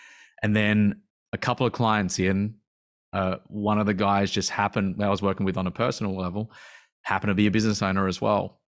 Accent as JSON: {"language": "English", "country": "Australia", "tie": "born or raised there", "said": "I was born in Outback Australia and did all my schooling out there."}